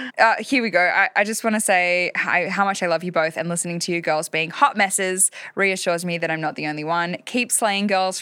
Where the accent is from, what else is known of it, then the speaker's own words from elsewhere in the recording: Australia; I'm Australian.